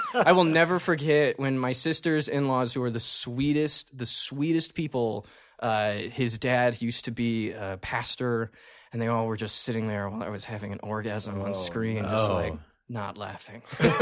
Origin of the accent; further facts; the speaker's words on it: Houston, Texas, United States; I grew up in Houston, Texas, and I always loved theater.